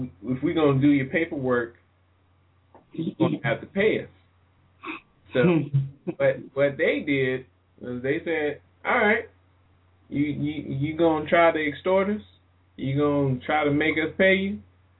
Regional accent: Indianapolis, Indiana, United States; coming out of my hometown. I just want to say Indianapolis, what? So, anyway, I'm from everywhere, just so y'all know.

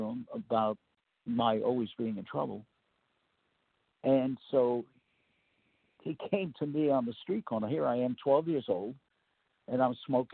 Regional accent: New York City, New York, United States; So I was right in the heart of Harlem. And I was raised in the slum.

